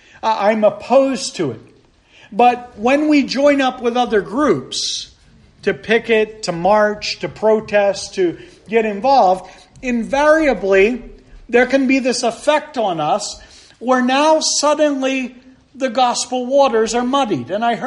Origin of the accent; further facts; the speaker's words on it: United States; particularly here in the United States, and we could pick on some other countries as well, but since I'm American, I'll just go